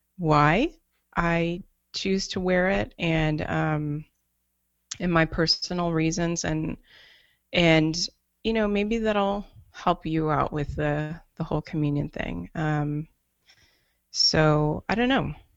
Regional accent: Texas, United States; For me, I don't think I could ever be a vegan because I'm from Texas.

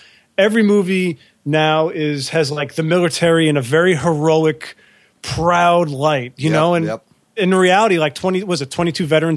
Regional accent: Staten Island, New York, United States; I'm an Italian from Staten Island, so I don't really relate to that.

